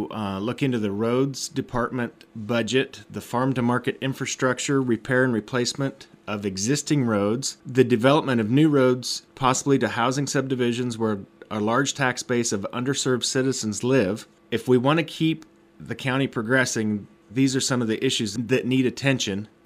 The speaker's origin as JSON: {"language": "English", "town": "Ainsworth", "region": "Iowa", "country": "United States", "tie": "born or raised there", "said": "I am from Ainsworth, Iowa."}